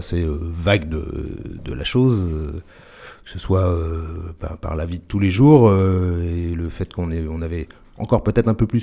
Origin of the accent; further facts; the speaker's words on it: Nantes, Pays de la Loire, France; Oui, alors moi je suis nantais. Hein, donc, et comme tout nantais, j'ai fréquenté le pays nantais dans... dans ma jeunesse.